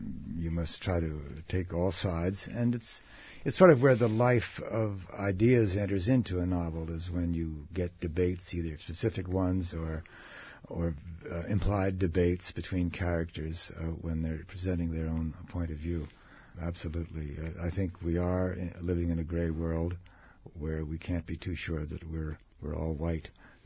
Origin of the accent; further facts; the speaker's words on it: United States; So as an American, I have to face the fact that given a choice between John Kerry and George Bush, the country chose four more years of George Bush.